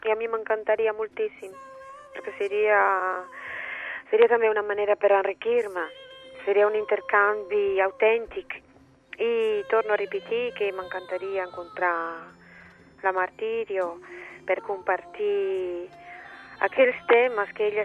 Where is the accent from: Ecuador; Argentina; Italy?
Italy; claramente soy italiana y me agrada la música de los autores italianos.